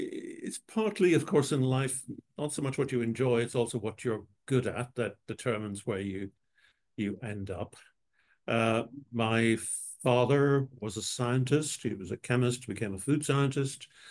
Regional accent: Dublin, Leinster, Ireland; I grew up in Ireland, in Dublin, a sort of 20 minutes walk from the centre of the city.

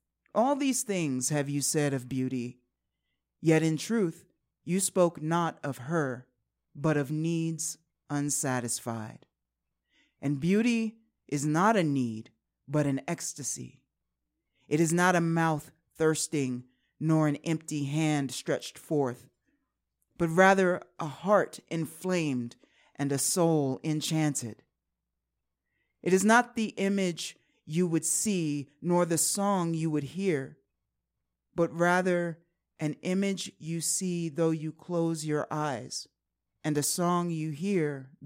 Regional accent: Washington, District of Columbia, United States; I grew up in Washington, D.C., so it was always some interesting people going to interesting places.

